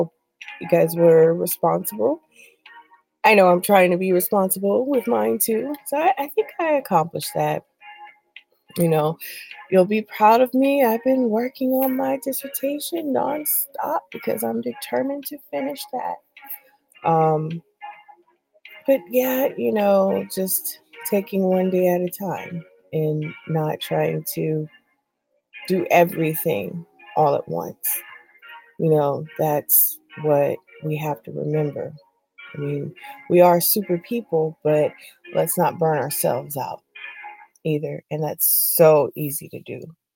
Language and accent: English; California, United States; So, you know, I'm from California, right? Northern California.